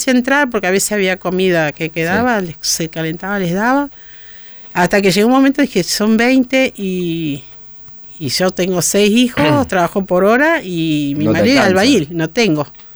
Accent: Buenos Aires, Argentina; also born or lived in Entre Ríos; Yo nací en Entre Ríos, me crié allá con mi abuela y después me trajeron a Buenos Aires y bueno, me quedé acá y crecí acá.

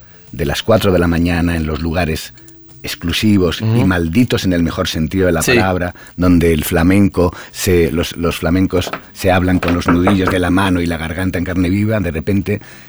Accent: Buenos Aires, Argentina; Pero yo soy muy bonaerense, porque este país es un país de muchos países, y entre ellos uno que es Buenos Aires.

